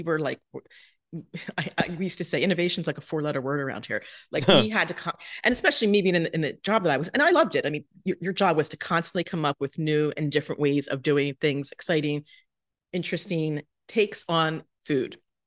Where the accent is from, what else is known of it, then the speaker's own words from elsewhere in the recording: New Jersey, United States; now in Manhattan, United States; I mean, maybe other than when I was growing up in South Jersey.